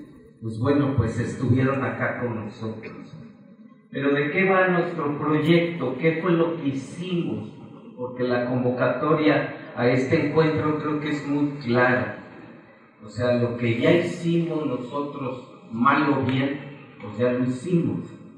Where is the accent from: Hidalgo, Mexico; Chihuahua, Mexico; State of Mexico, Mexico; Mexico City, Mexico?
Mexico City, Mexico; Iztapalapa; Nosotros venimos de Iztapalapa. Para quien ubique la Ciudad de México, es de una de las zonas más marginadas.